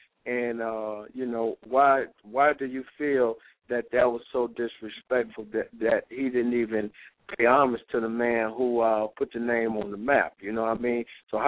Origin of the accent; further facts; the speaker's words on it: Detroit, Michigan, United States; Like you said, you just left my hometown, Detroit, put in a lot of work down there with the youth and the people, and we're proud of that.